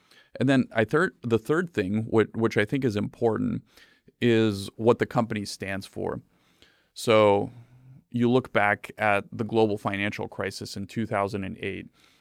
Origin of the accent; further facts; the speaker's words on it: Bulgaria; moved away as an adult; now in United States; I grew up in Eastern Europe, very, very different.